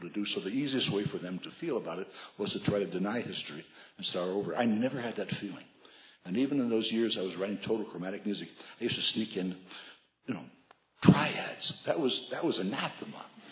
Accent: United States; I grew up in the States, and we were sort of unaware of much of what had happened.

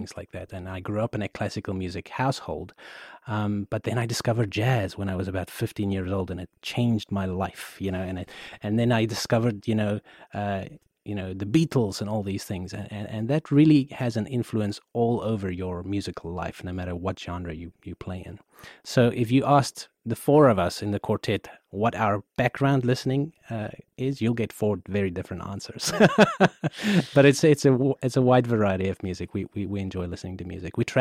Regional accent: South Africa; But myself, I'm from South Africa originally.

